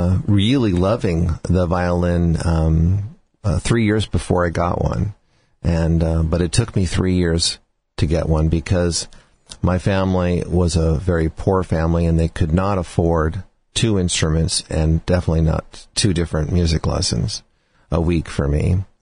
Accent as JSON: {"language": "English", "town": "Seattle", "region": "Washington", "country": "United States", "tie": "born or raised there", "said": "I also was growing up in Seattle, Washington, and there weren't a lot of professional string players there that actually even knew what to do with someone like me."}